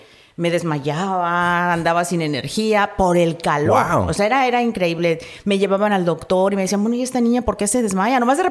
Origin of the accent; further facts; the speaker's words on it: Ciudad Valles, San Luis Potosí, Mexico; Nací en Ciudad Valle, San Luis Potosí, que es en la Huasteca Potosina, y ahí crecí, ahí me crié hasta que pude irme a San Luis Potosí, a la capital, a estudiar la carrera de comunicación